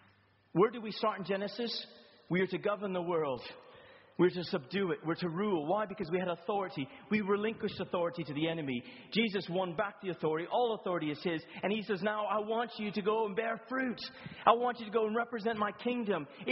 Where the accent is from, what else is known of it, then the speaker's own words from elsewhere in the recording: Canada; now in Brighton, United Kingdom; I was a nobody from Canada. I'm still a nobody from Canada.